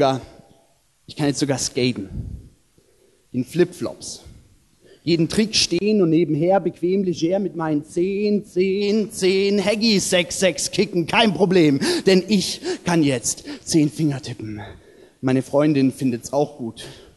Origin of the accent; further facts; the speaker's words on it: Nagold, Baden-Württemberg, Germany; Das war also zu meiner Heimat und zu meinem Herkommen hier in Nagold, wunderschön.